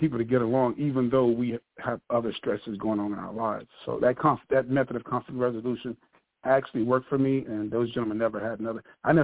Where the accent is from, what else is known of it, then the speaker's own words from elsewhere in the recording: Texas, United States; I think people, as a man of color growing up in Texas, I seen all my family voting Democrat.